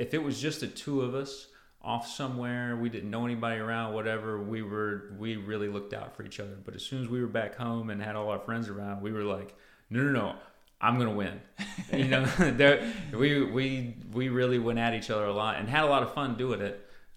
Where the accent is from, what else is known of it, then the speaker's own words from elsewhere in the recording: Travelers Rest, South Carolina, United States; we grew up in Travelers Rest, and you know, there's almost no traffic.